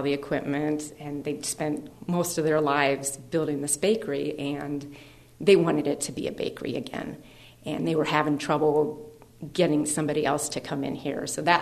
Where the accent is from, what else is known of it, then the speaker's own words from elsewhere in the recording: Dayton, Ohio, United States; I really liked growing up in Old North Dayton. We lived just two blocks away from the bakery.